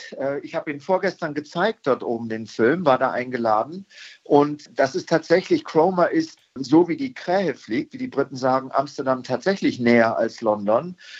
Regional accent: Germany; Meine Familie ist selber halb britisch. Ich hatte Glück, ich bin Deutscher, ich habe in Oxford studiert

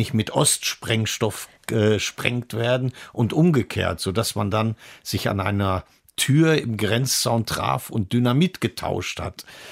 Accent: North Rhine-Westphalia, Germany; Ich bin ja sogar Westfale.

